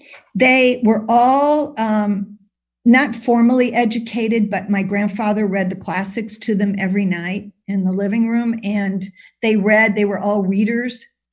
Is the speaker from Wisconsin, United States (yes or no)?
no; St. Louis, Missouri, United States; And so I grew up in St. Louis, and my mother's one of 15, and my father was one of 11, and we all lived in the same neighborhood.